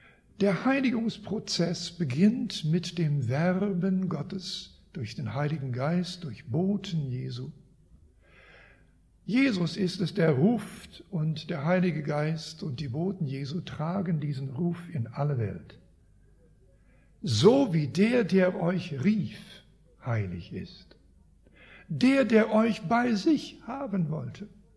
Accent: Canada; Ich komme aus Kanada und ich komme dort vom Lande. Und wir hatten eine gemischte Farm

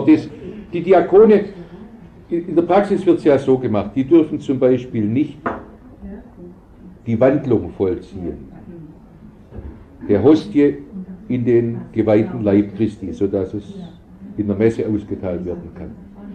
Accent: Stuttgart, Baden-Württemberg, Germany; In meiner Heimatgemeinde in Stuttgart, in Johannesgemeinde

